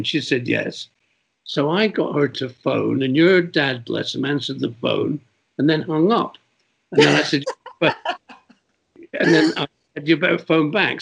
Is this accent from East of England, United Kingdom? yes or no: no; Windsor, South East England, United Kingdom; I grew up in Windsor.